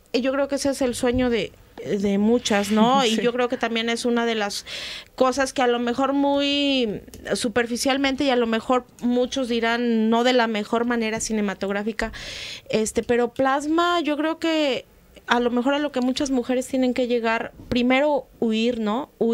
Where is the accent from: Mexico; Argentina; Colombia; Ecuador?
Mexico; somos como mexicanos bien pinches.